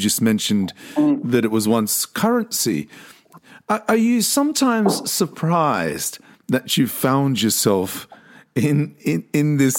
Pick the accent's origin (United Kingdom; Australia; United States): Australia; And being Australian